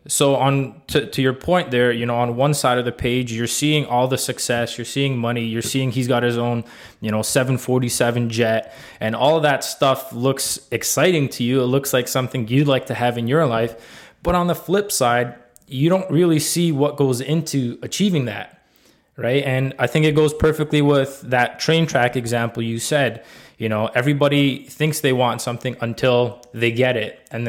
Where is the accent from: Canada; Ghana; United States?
Canada; Toronto, Ontario; As you guys know, we're from Toronto.